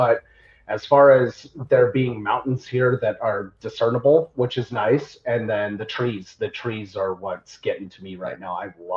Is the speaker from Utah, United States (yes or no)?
yes; Utah, United States; now in Tennessee, United States; Yes, that's correct. So I moved out here from Utah.